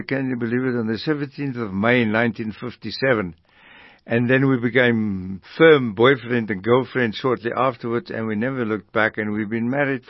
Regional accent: Botshabelo, Mpumalanga, South Africa; I grew up on a mission station called Botshabelo, which is now the name of a place near Mangaung and Bloemfontein. Botshabelo was right outside Middelburg in Mpumalanga, Berlin Mission Society.

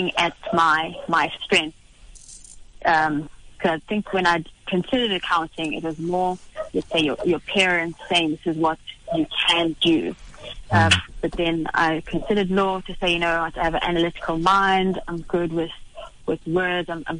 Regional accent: Durban, KwaZulu-Natal, South Africa; born there; also born or lived in Eastern Cape / Johannesburg; I was born in Durban. Didn't stay much there. My family moved around quite a bit, because I was raised in a Christian family that did a lot of missionary work. So I spent a lot of time in the Eastern Cape

